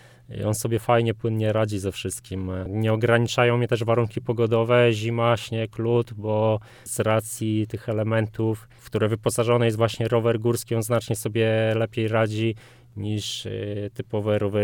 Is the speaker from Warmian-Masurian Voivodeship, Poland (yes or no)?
yes; Olsztyn, Warmian-Masurian Voivodeship, Poland; Ja pochodzę akurat stąd, konkretnie z Olsztyna, tu się urodziłem, wychowałem.